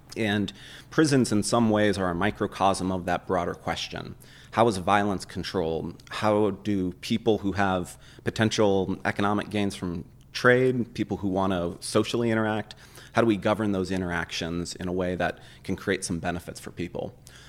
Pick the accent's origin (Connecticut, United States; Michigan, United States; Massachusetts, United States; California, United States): California, United States; That's been something that I've sort of observed and been aware of, even sort of growing up in the Bay Area.